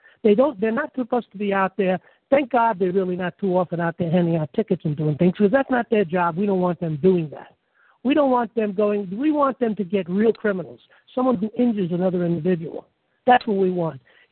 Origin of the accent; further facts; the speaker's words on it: Bronx, New York, United States; I grew up in the Bronx. I knew a lot of cops. I hung out in a couple of bars that were cop bars.